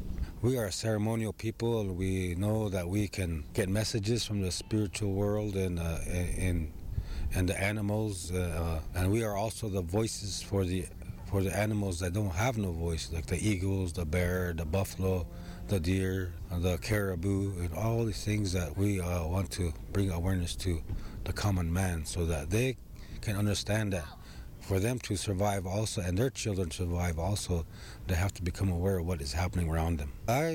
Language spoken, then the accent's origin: English; Nevada, United States; I'm the owner of Digital Smoke Signals. And I'm Paiute Shoshone from Nevada. And on my mom's side, I'm a Bishop Paiute tribe.